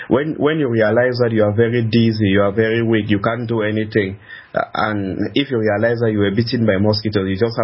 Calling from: Bamenda, Northwest Region, Cameroon; Yes, I'm calling from Bamenda, 40 kilometers from my hometown, Dap.

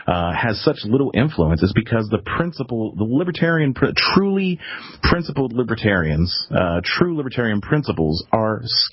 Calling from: Clarksburg, West Virginia, United States; Clarksburg, West Virginia.

